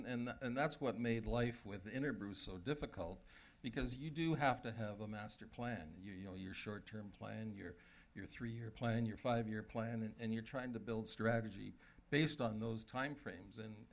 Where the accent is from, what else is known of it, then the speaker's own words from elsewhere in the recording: Toronto, Ontario, Canada; I'm a Canadian, a Torontonian, and I love being here